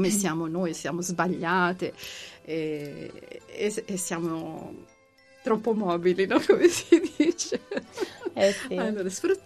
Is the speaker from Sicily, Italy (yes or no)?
no; Milan, Lombardy, Italy; moved away as an adult; ancora ero a Milano perché io sono milanese